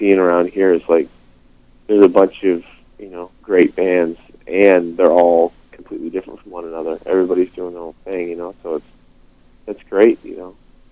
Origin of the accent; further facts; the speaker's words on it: Dartmouth, Nova Scotia, Canada; My hometown, Dartmouth. I'm at home.